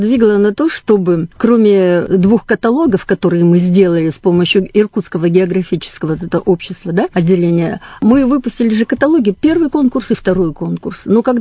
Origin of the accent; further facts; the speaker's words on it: Sochi, Krasnodar Krai, Russia; moved away as an adult; я приехала из Сочи поступать сюда в университет